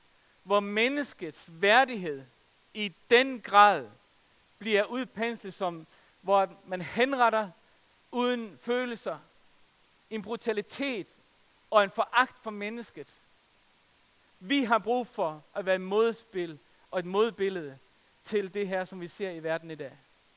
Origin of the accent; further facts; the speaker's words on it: Faroe Islands; sidst jeg var hjemme på Færøerne